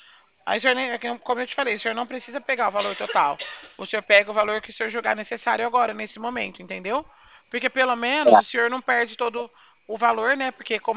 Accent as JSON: {"language": "Portuguese", "town": "Bebedouro", "region": "São Paulo", "country": "Brazil", "said": "Sou da cidade de Bebedouro."}